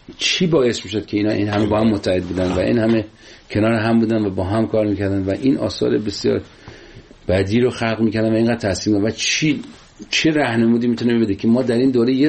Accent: Sangsar, Semnan, Iran; غذای سنتی ولایت ما سنگسر، یکی از دهات شمال سمنانه

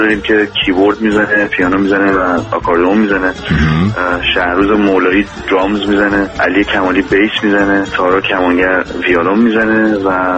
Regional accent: Iran; now in San Francisco, United States; 5 سال از ایران اومدم.

